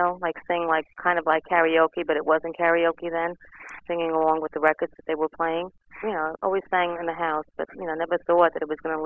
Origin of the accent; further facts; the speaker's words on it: Manhattan, New York, United States; I grew up in Manhattan, Lower East Side, born and raised there.